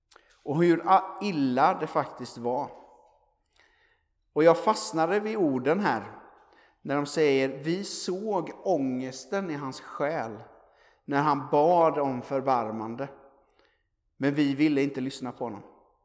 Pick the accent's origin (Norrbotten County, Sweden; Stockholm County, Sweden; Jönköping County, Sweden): Jönköping County, Sweden; Aneby; Jag kommer från Aneby som har ungdomsmöten typ varje helg. Eller hade när jag var liten i alla fall.